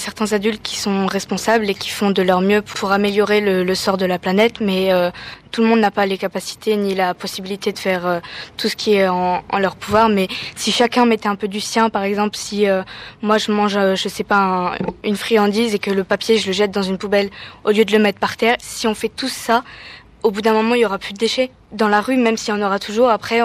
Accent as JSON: {"language": "French", "region": "Dakar", "country": "Senegal", "said": "je viens de Dakar au lycée français de Jean Mermoz."}